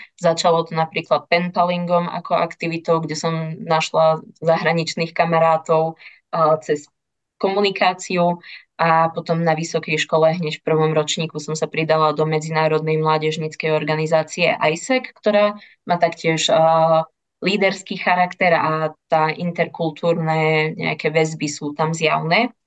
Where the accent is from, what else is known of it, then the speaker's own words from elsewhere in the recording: Košice, Košice Region, Slovakia; S tým, že som z Košic, tak Banská Bystrica mi relatívne vyhovovala.